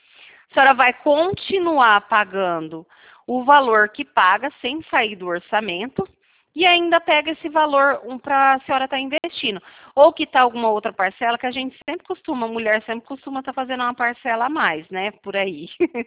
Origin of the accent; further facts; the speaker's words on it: Presidente Prudente, São Paulo, Brazil; Eu sou daqui de Presidente Prudente.